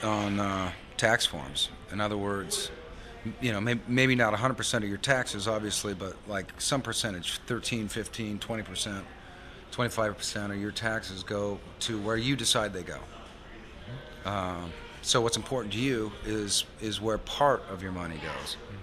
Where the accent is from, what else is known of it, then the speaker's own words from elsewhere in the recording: United States; How are these other countries going to feel about me personally as an American?